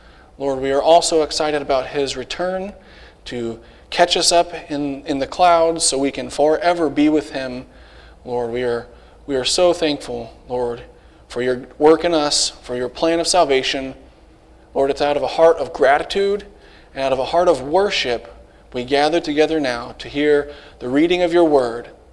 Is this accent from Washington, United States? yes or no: no; Bueller, Kansas, United States; my wife Hannah, and I'm from Bueller, Kansas, where I grew up, and now we go to church in Newton